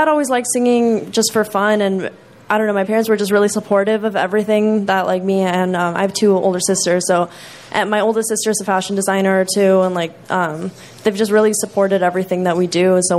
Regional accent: Chicago, Illinois, United States; I'm from Chicago.

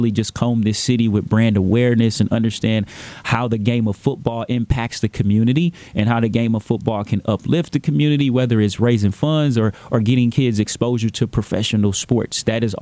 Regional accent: St. Louis, Missouri, United States; because I grew up in the Matthews Dickey Club. He was in the Herbert Hoover Club. And if anybody knows history, those are like rival clubs at one point. But exciting to see how he has brung all of the clubs in St. Louis together

